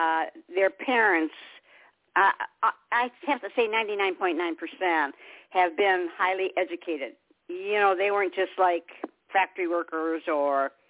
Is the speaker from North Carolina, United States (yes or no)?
no; Michigan, United States; now in South Carolina, United States; I'm originally from Michigan, where it was ice and snow